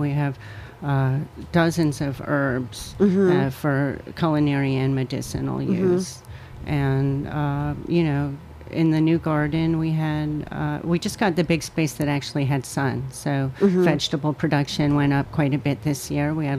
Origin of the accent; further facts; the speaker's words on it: Virginia, United States; now in New York, United States; Because I grew up in Virginia. In Virginia, if there's a historic house, it's